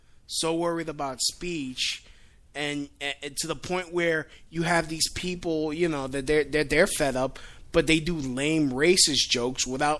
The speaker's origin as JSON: {"language": "English", "region": "New York", "country": "United States", "said": "I'm from New York. Oh. I am from New York."}